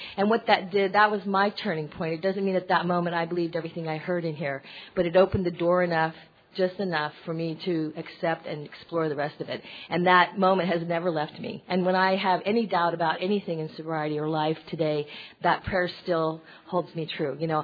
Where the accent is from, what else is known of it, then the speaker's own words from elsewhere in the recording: California, United States; Hi. My sobriety date is September 10th, 1992, and I'm from California.